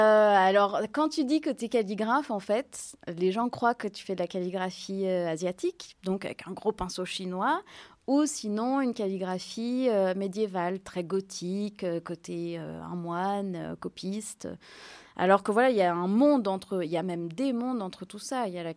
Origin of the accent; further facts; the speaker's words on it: Annecy, Auvergne-Rhône-Alpes, France; now in Sarlat, France; je suis originaire d'Annecy. Je suis donc artiste calligraphe, j'habite en Dordogne, à Sarlat, dans le sud-ouest.